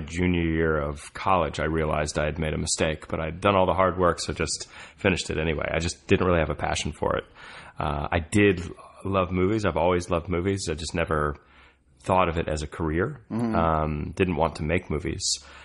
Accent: Texas, United States; I grew up in Texas. I have a lot of family here

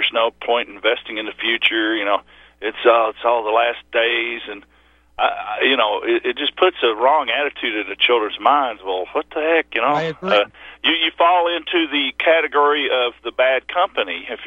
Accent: Bible Belt, United States; No, when I was growing up in the Bible Belt, you know, you had the late, great Planet Earth, Hal Lindsey.

